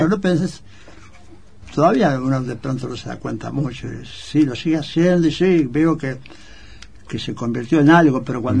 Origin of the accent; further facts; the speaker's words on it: Montevideo, Uruguay; No, yo soy absolutamente montevideano.